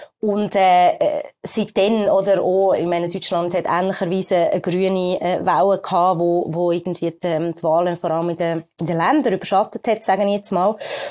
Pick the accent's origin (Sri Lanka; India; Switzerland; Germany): Switzerland; Und ich finde persönlich, das merkt man bei uns in der Schweiz so